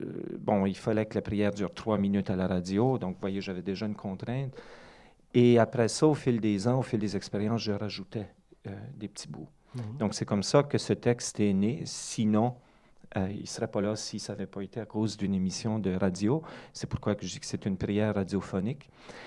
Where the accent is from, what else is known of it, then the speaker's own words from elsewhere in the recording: Rivière-Verte, New Brunswick, Canada; Moi, je viens des Appalaches, comme tu disais, Rivière-Verte, c'est sur la frontière du Québec et des États-Unis.